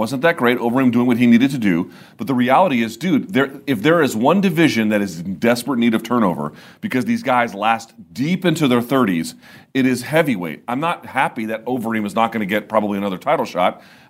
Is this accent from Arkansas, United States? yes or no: no; Washington, District of Columbia, United States; the biggest MMA event of the weekend was UFC DC in my hometown